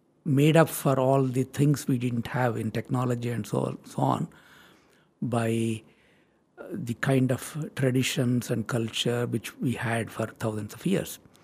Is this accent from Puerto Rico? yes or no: no; India; English is a second language; also born or lived in Germany; now in United States; I'm originally from India, but I did all my graduate studies in the United States. And then I was a research scientist at Germany, at the Max Planck Institute. And then I was invited to come here in 75.